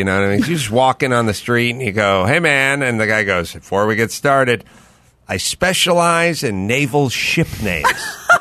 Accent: United States; Now, I'm an American. I love this country

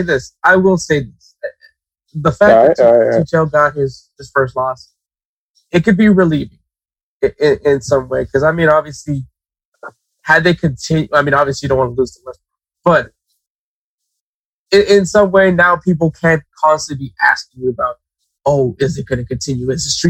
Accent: United States; it's just frustrating as an American, as a USA fan, to see Pulisic hurt yet again

